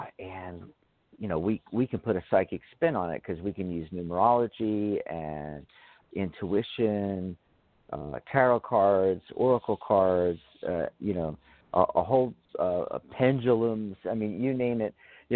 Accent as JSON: {"language": "English", "town": "Philadelphia", "region": "Pennsylvania", "country": "United States", "tie": "born there", "said": "I was born in Philadelphia."}